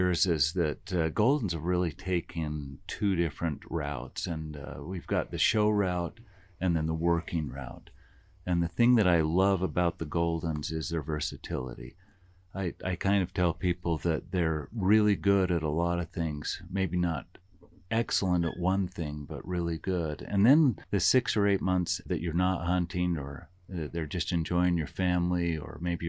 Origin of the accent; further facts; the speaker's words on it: Utah, United States; I grew up here in Cache Valley, lived here most of my life. So I'm very familiar with the area